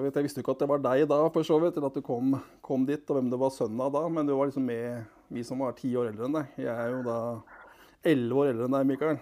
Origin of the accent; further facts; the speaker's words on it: Slemmestad, Akershus, Norway; for jeg er fra Slemmestad, så jeg dro dit etter skolen her også, så jeg var mye der selv i den tiden.